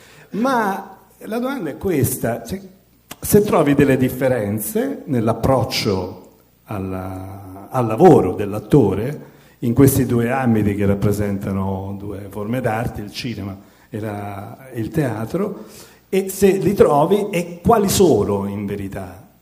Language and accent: Italian; Sicily, Italy; anch'io sono siciliano, anche se vengo dall'altra parte, dalla zona orientale.